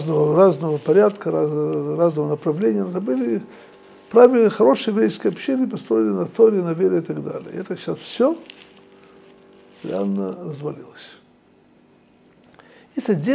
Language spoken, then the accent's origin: Russian; Odesa, Odesa Oblast, Ukraine; я вырос в Одессе.